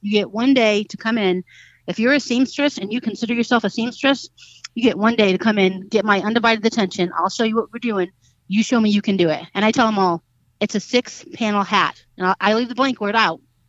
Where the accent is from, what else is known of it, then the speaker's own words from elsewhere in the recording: Michigan, United States; Like I said, I grew up in Michigan. We grew up southwest corner, right there on the beach.